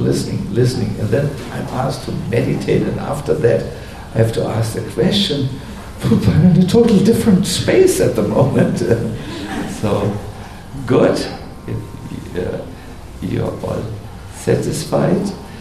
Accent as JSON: {"language": "English", "country": "Germany", "second_language": "English", "said": "I am from Germany."}